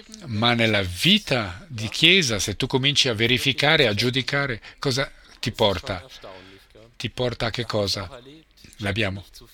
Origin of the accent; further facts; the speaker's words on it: Romania; also born or lived in Germany; now in Switzerland; Io sono cresciuto in Romania, ho vissuto in Svizzera, adesso in Germania, adesso vivo in Svizzera.